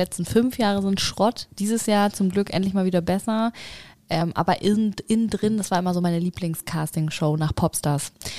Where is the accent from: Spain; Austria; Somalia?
Spain; Hart auf hart würde ich natürlich als Spanierin Strandurlaub sagen.